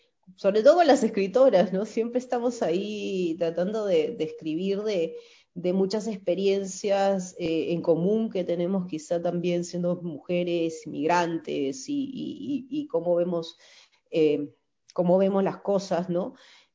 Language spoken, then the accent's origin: Spanish; Peru; now in United States; he publicado en Perú, pero con las reediciones de Estados Unidos, igual sigo, o sea, sigo siendo peruana y sigo perteneciendo a la literatura peruana